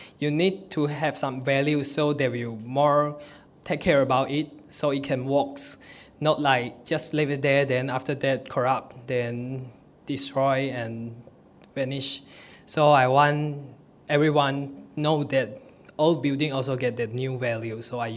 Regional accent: Klang, Selangor, Malaysia; Because actually I grew up in Klang, this is where I stay.

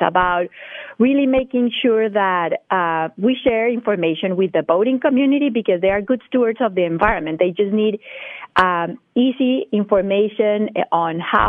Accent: Bogotá, Bogotá Capital District, Colombia; So I was born and raised in Bogota, the capital, over 8,000 feet.

